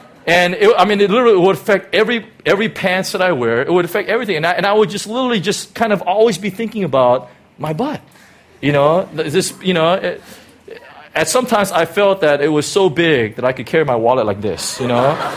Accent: Chicago, Illinois, United States; So I grew up in Chicago, you know, that's the proper way of saying it. As a Korean, I was the only Asian in my whole school.

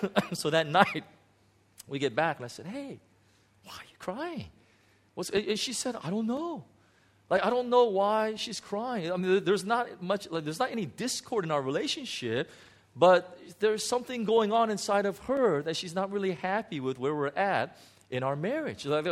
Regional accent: Hong Kong; well, I'm a pastor from Hong Kong

